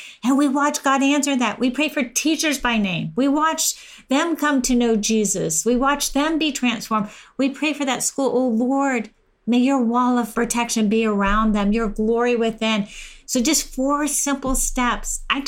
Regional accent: Temecula, California, United States; We just watched in my hometown, Temecula, where the school board took out CRT.

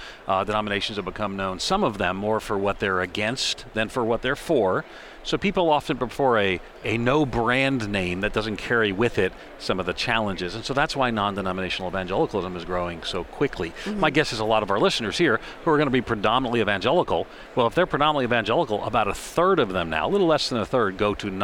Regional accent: New York, United States; I grew up Roman Catholic outside of New York City on Long Island. And I mean, there's a cultural identity. I was Irish Catholic.

